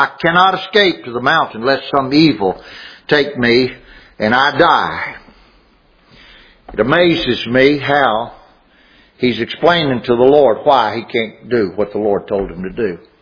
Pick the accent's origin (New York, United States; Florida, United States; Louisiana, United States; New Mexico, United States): Louisiana, United States; I'm from Louisiana, and I lived in a little town called Tioga. It's just a little town, just a little big town.